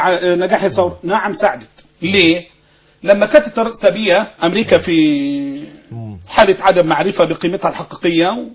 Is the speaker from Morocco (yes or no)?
no; Egypt; احنا ابناء مصر مش جايين من كوكب اخر